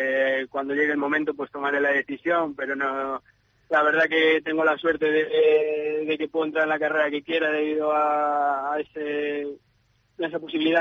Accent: Lalín, Galicia, Spain; Bueno, pues yo soy de Lalín, ¿no? Y allí empecé a jugar a balonmano con 6 años

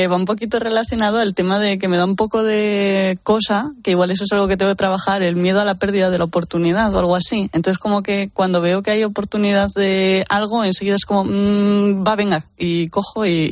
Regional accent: Galicia, Spain; yo que soy gallega, como bien sabéis, era como, tengo mucha morreña, me voy a mi casa.

